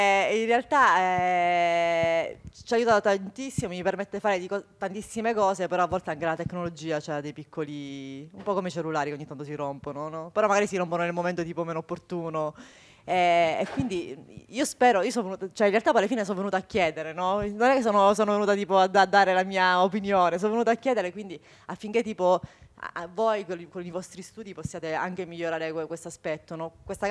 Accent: Sicily, Italy; io sono siciliana

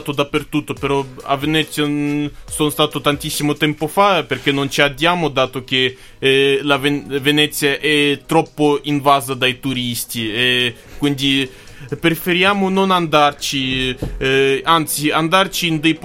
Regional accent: Moscow, Russia; Italian is a second language; Io vengo da Mosca, che è la capitale della Russia e neanche la più grande città.

